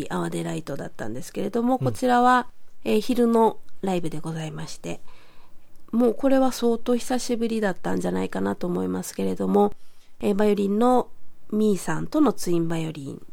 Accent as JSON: {"language": "Japanese", "town": "Kobe", "region": "Hyogo", "country": "Japan", "said": "佳香さんはあの同じ神戸出身なんですけれども"}